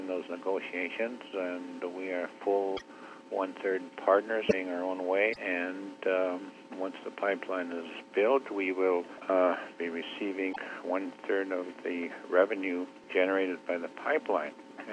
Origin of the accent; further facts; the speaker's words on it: Aklavik, Northwest Territories, Canada; born there; I was born in the Klavik, Northwest Territories, up in the Arctic